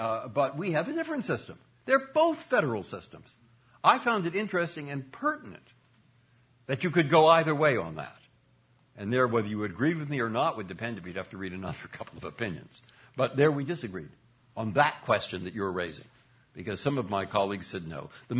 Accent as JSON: {"language": "English", "country": "United States", "said": "but this is my view as an American, that we have a form of jurisprudence"}